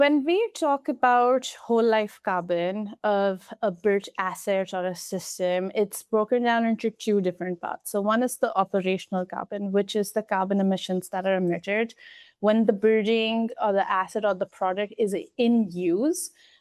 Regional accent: Delhi, India; Yeah, so I grew up in Delhi.

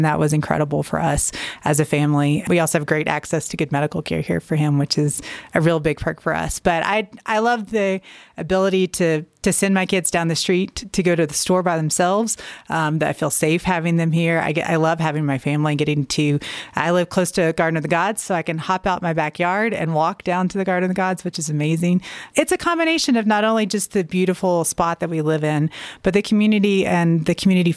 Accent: the South, United States; moved away as an adult; I moved here about 6 years ago and I mostly lived in the South most of my life. My accent doesn't give me away too bad

